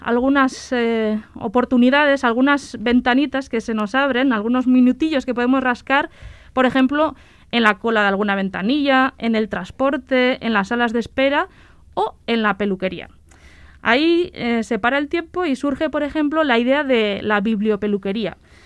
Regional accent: Baztán, Navarre, Spain; Yo soy de Baztán y me acuerdo que de pequeña, cuando abrían la piscina de Elizondo en verano

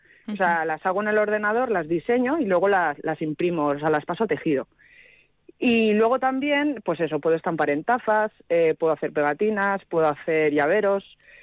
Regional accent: Alcoy, Valencian Community, Spain; now in Izarra, Spain; Yo, aunque vivo en Izarra desde hace un montón de años, yo soy de Alcoy. No sé si conocéis.

